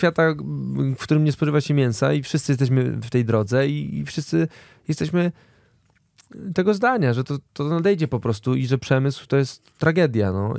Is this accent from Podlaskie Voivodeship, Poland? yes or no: no; Silesian Voivodeship, Poland; My są Ślązacy.